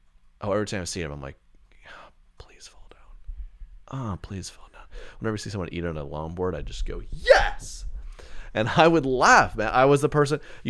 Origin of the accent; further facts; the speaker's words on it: Bible Belt, United States; growing up in the Bible Belt, that was a classic